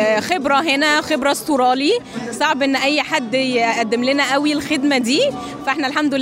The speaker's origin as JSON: {"language": "Arabic", "country": "Egypt", "lives_now": "Queensland, Australia", "said": "احنا كمصريين نفتخر بيها"}